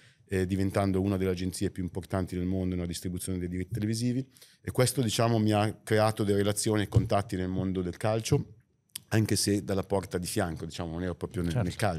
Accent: Lombardy, Italy; Sono cresciuto qua fuori Milano con la palla tra i piedi, giocando nel campetto come tutti

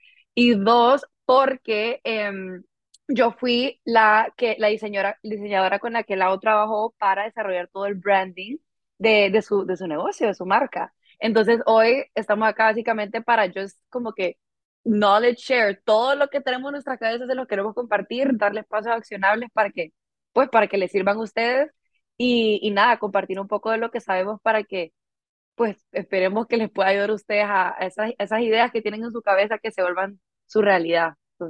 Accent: Honduras; Yo soy hondureña, entonces es cool.

